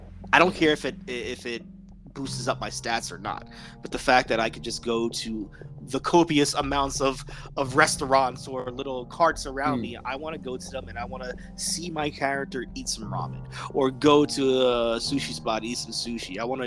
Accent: New York, United States; We're both from New York, and we love our dingy city.

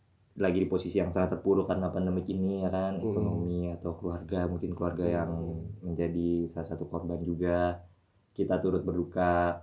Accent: Bandung, West Java, Indonesia; Gue kan dari Bandung ya, gue kangen banget masakan Sunda, kayak seblak, cemilan-cemilannya lah, cilok.

